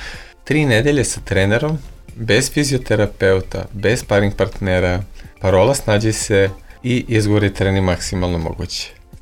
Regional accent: Belgrade, Serbia; Ja sam bio momak sa Starog Sajmišta. Imao sam 21 godinu

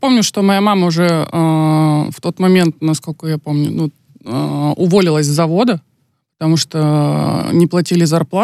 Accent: Chelyabinsk, Chelyabinsk Oblast, Russia; now in Yekaterinburg, Russia; я переехала из Челябинска в Екатеринбург, в знаменитую Ралочку

